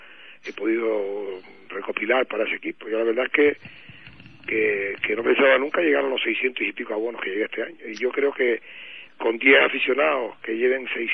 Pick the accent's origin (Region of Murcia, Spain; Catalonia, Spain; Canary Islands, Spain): Canary Islands, Spain; Guía; aunque yo soy de Guía, y todo eso